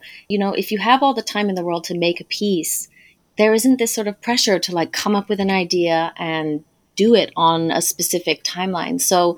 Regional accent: Kenya; also born or lived in Niamey, Niger; I grew up in Niger and in Kenya. And so up until I was about 5, I lived in Niger. And so that's like my baseline. It's nice hot weather. I was living in Niamey, which is the capital.

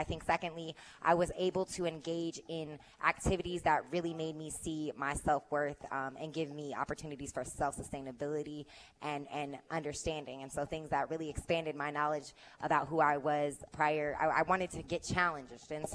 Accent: Oakland, California, United States; I'm from Oakland, California as well.

